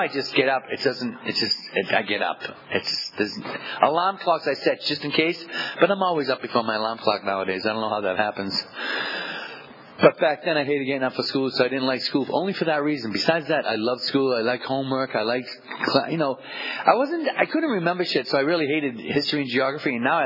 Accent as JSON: {"language": "English", "town": "East Boston", "region": "Massachusetts", "country": "United States", "tie": "born or raised there", "said": "So I grew up in Maverick, and then I moved to the Heights. And now we're right across from the beach."}